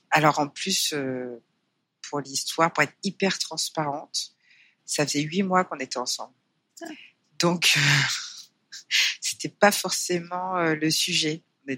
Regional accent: Comoros; C'est peut-être que je suis comorienne.

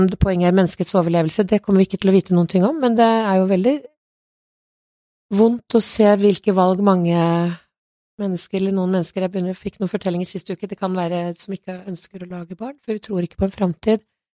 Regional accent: Kongsberg, Buskerud, Norway; jeg kommer fra Kongsberg selv

